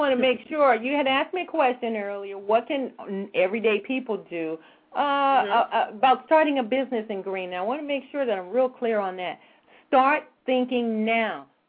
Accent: Louisiana, United States; Oh, we're from Louisiana

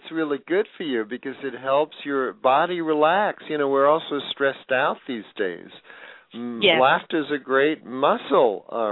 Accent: New York City, New York, United States; I love Broadway shows. I grew up on them growing up in New York City

